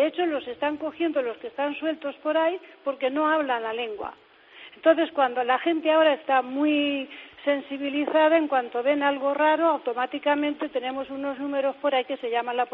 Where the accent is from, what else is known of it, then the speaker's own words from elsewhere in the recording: Spain; also born or lived in Italy; yo estaba en Italia, ni aunque soy española, pero yo estaba trabajando en Italia, he estado casi 30 años trabajando con la inmigración, yo estaba feliz allí, pero me necesitaban aquí y aquí me vine.